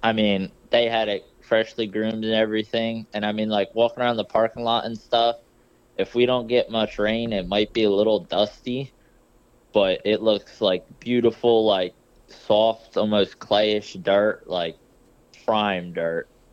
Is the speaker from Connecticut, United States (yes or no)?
no; Pemberton, New Jersey, United States; born and raised in Pemberton, New Jersey, all sand